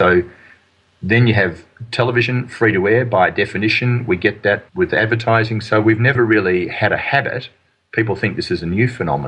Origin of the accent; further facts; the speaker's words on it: Australia; That's something that wouldn't have occurred to me as an Australian.